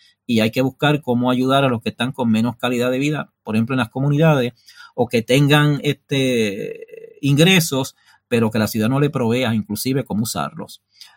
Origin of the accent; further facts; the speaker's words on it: Mayagüez, Puerto Rico; Indistintamente de las edades que nosotros tengamos, Mayagüez es una región, si crecimos o somos de Mayagüez, distinta al resto del país